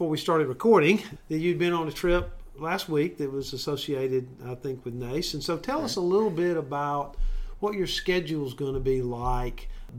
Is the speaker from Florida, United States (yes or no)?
no; Alabama, United States; we all think when we say we're from Alabama, people are looking down to see if we have on shoes.